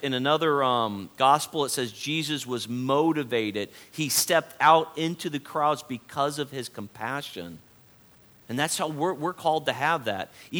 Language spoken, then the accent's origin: English; California, United States; I'm no longer a Californian. I'm no longer from the West Coast.